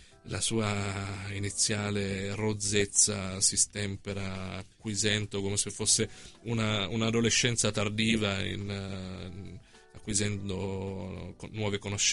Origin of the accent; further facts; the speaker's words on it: Gaeta, Lazio, Italy; Sono di Gaeta, che è una città ancorché del Lazio di cultura napoletana, e però poi Roma è diventata uno dei miei centri di autobiografia